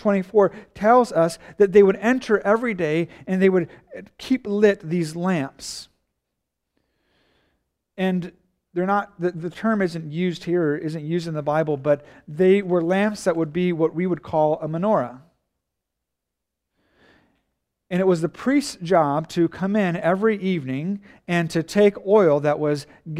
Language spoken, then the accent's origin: English; Japan; the culture I grew up in Japan, where the meal was a time in which you would literally fellowship and spend time together.